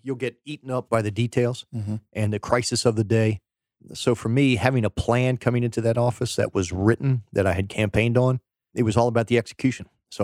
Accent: United States; I grew up in outside of Washington, D.C., so I was exposed to public service and politics at an early age. We were Irish Catholic

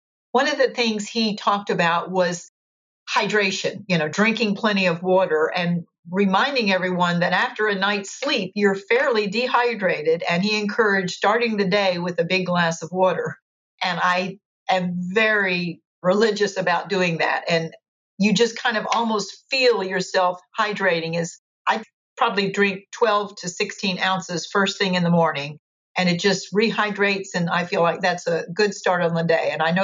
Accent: Tampa, Florida, United States; St. Petersburg versus Tampa, which is where I did most of my growing up.

